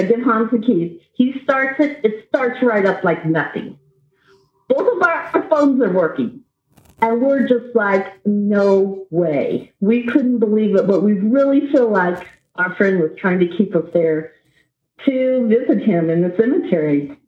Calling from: Arizona, United States; from Arizona.

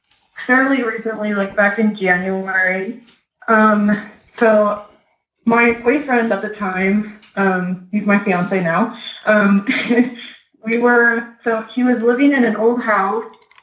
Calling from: Utah, United States; and I'm calling from Utah.

